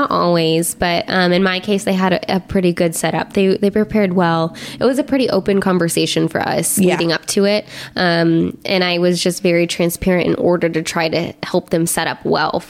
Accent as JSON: {"language": "English", "town": "Champaign", "region": "Illinois", "country": "United States", "tie": "born or raised there", "said": "And I got to do kind of the same job that I did in Dayton in my hometown, which is like a whole new ball game of fun."}